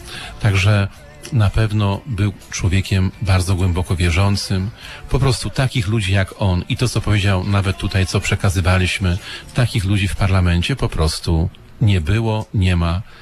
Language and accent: Polish; West Pomeranian Voivodeship, Poland; 10 kilometrów od mojego domu rodzinnego, w takiej miejscowości małej, spod Darłowa, nad Morzem Bałtyckim.